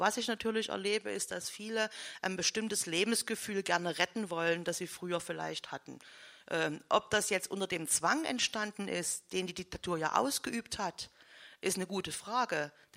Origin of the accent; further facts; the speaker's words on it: Saxony, Germany; mit meinen Leuten meine ich Sachsen, mein Zuhause, meine Heimat, das sind meine Leute.